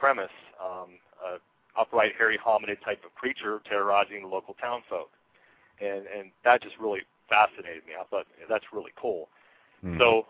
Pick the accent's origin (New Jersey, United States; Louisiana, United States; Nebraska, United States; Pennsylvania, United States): Pennsylvania, United States; Greensburg; there were actual sightings going on in Pennsylvania, my home state, and in Greensburg, my hometown.